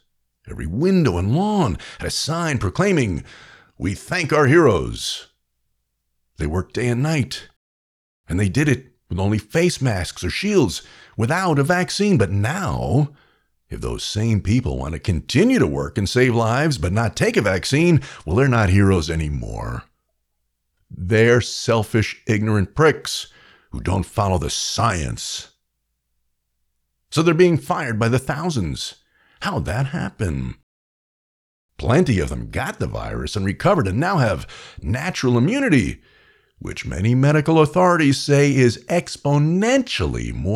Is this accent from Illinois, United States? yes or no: no; New York, United States; Growing up in New York, I was asked 1,000 times